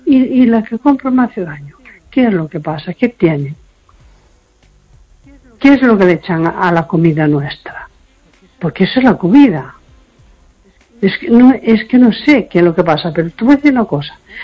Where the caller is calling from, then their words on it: A Coruña, Galicia, Spain; de Coruña.